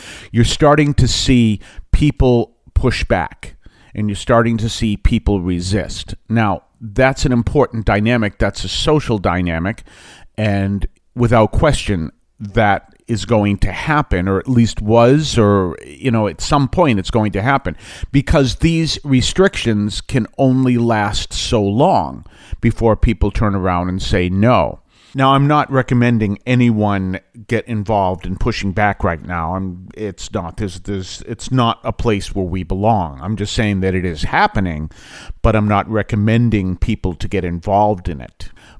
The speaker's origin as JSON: {"language": "English", "town": "Weymouth", "region": "Massachusetts", "country": "United States", "tie": "born or raised there", "said": "I didn't grow up in a farming economy. I grew up in Weymouth, Massachusetts."}